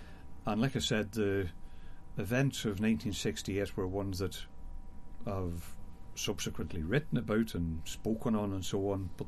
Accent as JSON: {"language": "English", "town": "Maguiresbridge", "region": "Northern Ireland", "country": "United Kingdom", "tie": "born or raised there", "said": "I grew up in County Fermanagh, in a place called Maguire's Bridge that few people have heard of outside Inniskillen. That's where I grew up."}